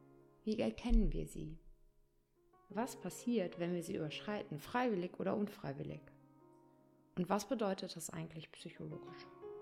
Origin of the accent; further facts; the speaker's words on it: North Rhine-Westphalia, Germany; born there; now in Hamburg, Germany; Ich bin 43 Jahre und ich lebe und arbeite in Hamburg. Geboren wurde ich in Ostwestfalen.